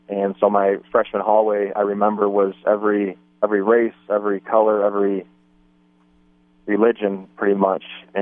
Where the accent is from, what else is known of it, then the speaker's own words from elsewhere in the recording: South Lyon, Michigan, United States; About 30 miles west of Detroit. Okay. Born and raised right in that area.